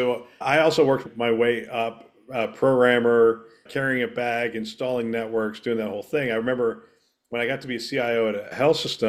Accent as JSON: {"language": "English", "town": "Bethlehem", "region": "Pennsylvania", "country": "United States", "tie": "born or raised there", "said": "And I grew up in Bethlehem, Pennsylvania, which is, big competition for U.S. Steel was Bethlehem Steel."}